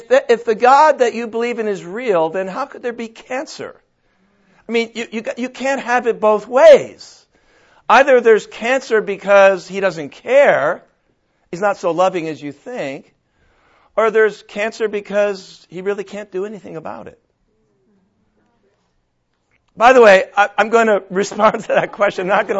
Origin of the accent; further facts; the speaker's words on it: Connecticut, United States; moved away as an adult; now in Southern California, United States; It's nice to come back to my home area. I grew up in Connecticut. I did graduate from UConn.